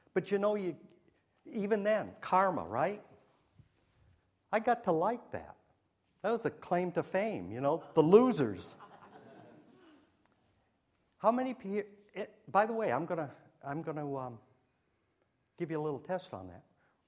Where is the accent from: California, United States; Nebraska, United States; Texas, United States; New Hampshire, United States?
New Hampshire, United States; but I came from New Hampshire, and guess who we follow? The Red Sox.